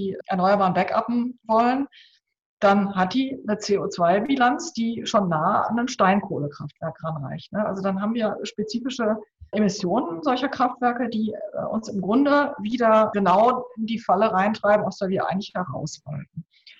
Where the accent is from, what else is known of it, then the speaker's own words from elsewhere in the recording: Leipzig, Saxony, Germany; Zum Beispiel in meiner Heimatstadt Leipzig, der ich, also seit 20 Jahren wohne ich in Leipzig